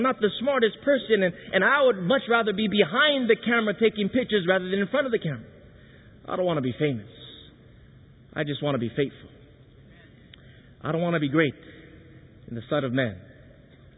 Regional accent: Hawaii, United States; born or raised there

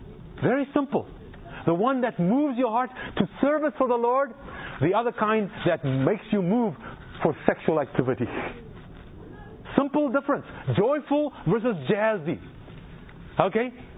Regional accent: South Africa; now in United States; I'm an American now. Yes, I still hold South African citizenship. By the way, I've got 3 citizenships.

